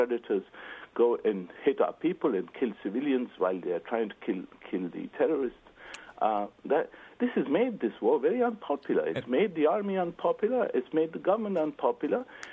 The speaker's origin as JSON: {"language": "English", "country": "Pakistan", "said": "I'm from Pakistan, and she's not."}